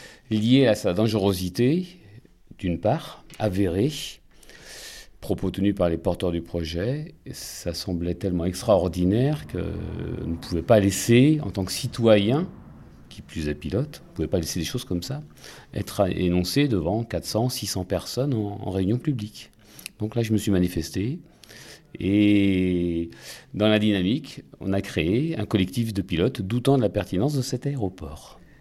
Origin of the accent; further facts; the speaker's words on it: Nantes, Pays de la Loire, France; qui plus est à Nantes, ma région d'origine